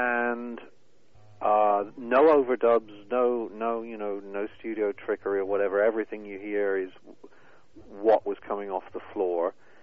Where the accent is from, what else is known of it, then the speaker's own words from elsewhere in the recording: England, United Kingdom; I'm typically English, you know, bad teeth, and I collect stuff.